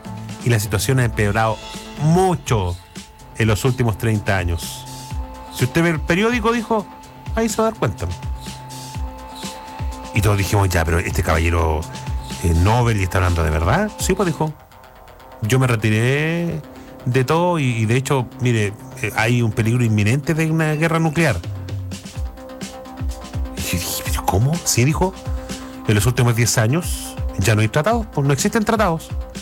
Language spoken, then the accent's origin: Spanish; Chile; como buen chileno diríamos